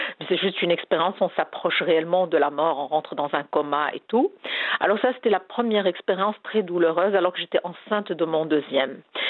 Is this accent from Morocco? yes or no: yes; Morocco; je suis marocaine, madame